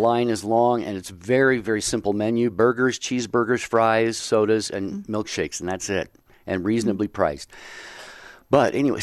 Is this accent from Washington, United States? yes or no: yes; Seattle, Washington, United States; born there; Well, when I was born in Seattle